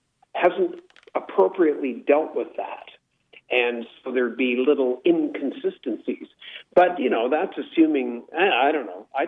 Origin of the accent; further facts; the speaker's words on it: Canada; I say we in quotes here because I'm a Canadian.